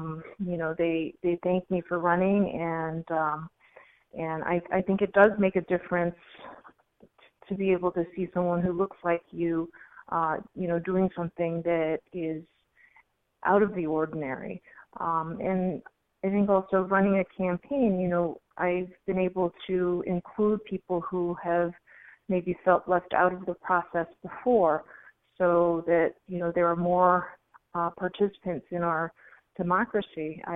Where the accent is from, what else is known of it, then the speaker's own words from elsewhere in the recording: California, United States; you pointed out earlier that I grew up in California